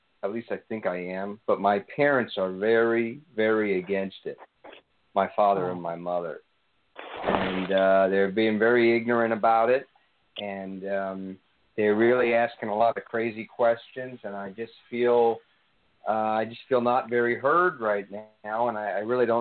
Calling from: New Jersey, United States; I'm calling from New Jersey.

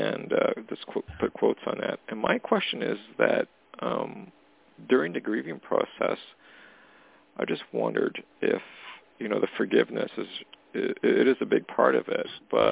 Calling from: Western Canada, Canada; I'm in Western Canada, so awesome.

